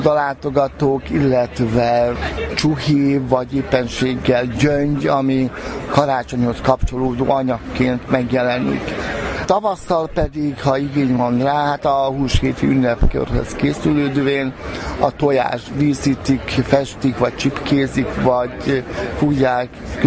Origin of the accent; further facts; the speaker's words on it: Tard, Heves, Hungary; Tardról jöttünk